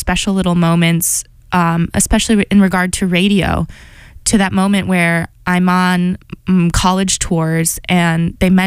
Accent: Chicago, Illinois, United States; my housemates alone, one from Virginia, one from Korea, one from Brooklyn, I'm from Chicago.

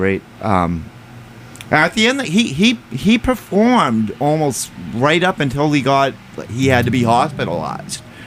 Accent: Scituate, Massachusetts, United States; I find out that he's living in my hometown of Scituate

